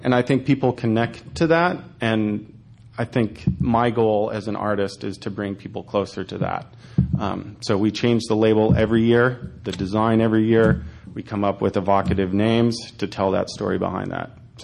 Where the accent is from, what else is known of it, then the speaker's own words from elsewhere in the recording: Michigan, United States; I grew up in Michigan. My parents bought a lot of wine at Costco.